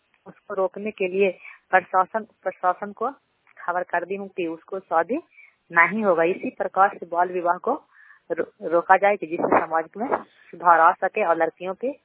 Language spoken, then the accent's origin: Hindi; Puna, Bihar, India; ग्राम पुना पंचायत पुना प्रखंड हिलसा जिला नंदा का निवासी हूँ।